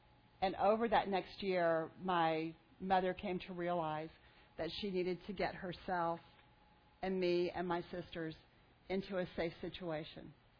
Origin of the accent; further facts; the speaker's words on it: Hebbronville, Texas, United States; also born or lived in La Feria; little backwater South Texas town in the 1960s. Between my fifth and sixth grade year, my family and I moved from Hebronville to a town in the valley called Laferia.